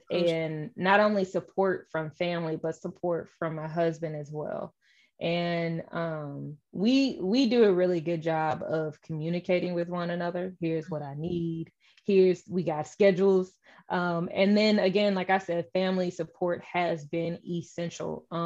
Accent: St. Louis, Missouri, United States; St. Louis Surge has one of the most loyalist and best crowds. And so to be able to play in front of my hometown, in front of my friends, my family, my coaches

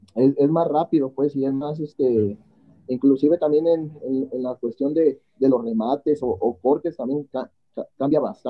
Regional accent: Oaxaca, Mexico; Yo soy de aquí, mi pueblo se llama Lalistague de Cabrera. Ese, digamos, podría decirse, bueno, aquí Oaxaca se divide por regiones, y pues nosotros estamos en la región del centro.

